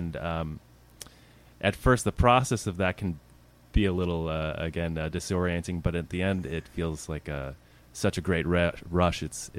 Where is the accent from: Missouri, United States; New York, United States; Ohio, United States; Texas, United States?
New York, United States; Long Island; And I'm also from New York, too, originally from Long Island.